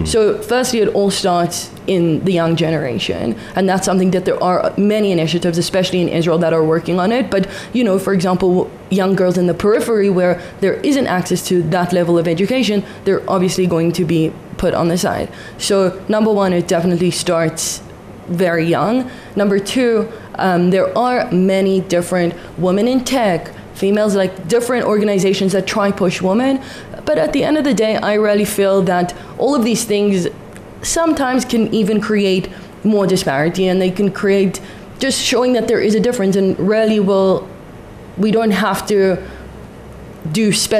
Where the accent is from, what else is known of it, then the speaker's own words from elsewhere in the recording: South Africa; growing up in the diaspora, growing up in South Africa, I was never exposed to the true crux and essence of Judaism